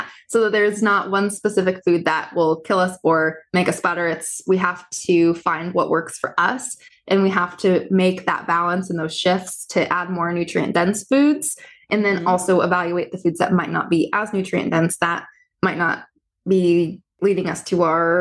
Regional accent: Midwest, United States; And it's just something like I'm from the Midwest and it's not something that we had on our plate.

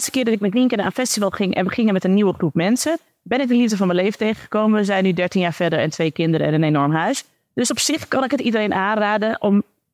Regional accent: Zwolle, Overijssel, Netherlands; ik kom uit Zwolle.

